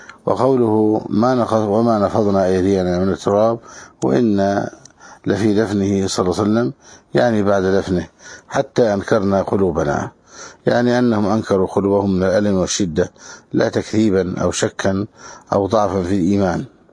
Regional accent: Egypt; وسمى عندنا في مصر الفأس

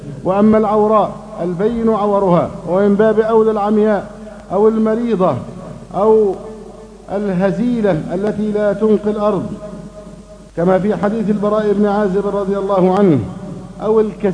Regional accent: Egypt

